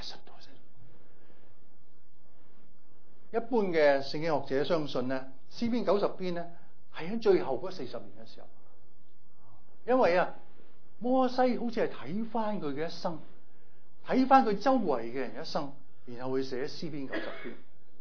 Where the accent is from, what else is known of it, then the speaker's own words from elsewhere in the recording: Hong Kong; 如果我哋香港長大嘅，都搭過幾多次啦